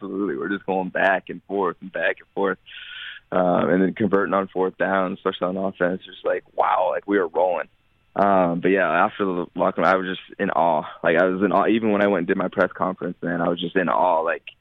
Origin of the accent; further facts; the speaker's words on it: Colorado, United States; I came from Western Colorado, like this little tiny school.